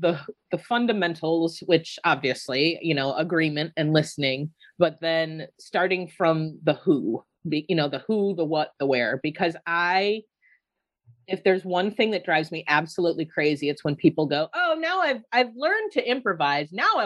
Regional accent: Ireland; eventually kind of becomes sort of Irish. And then I don't even do Irish well, which is funny because I am Irish.

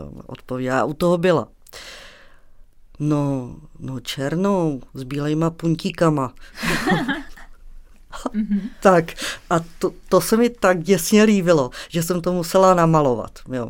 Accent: Karlovy Vary, Karlovy Vary Region, Czechia; No, já jsem se narodila v Karlových Varech, takže jsem byla obklopená celý dětství přírodou.

